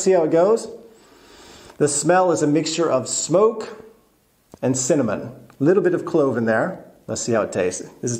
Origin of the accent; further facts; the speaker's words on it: Texas, United States; Growing up in Texas, again, I have to be honest and admit, I had never heard of anything like compote.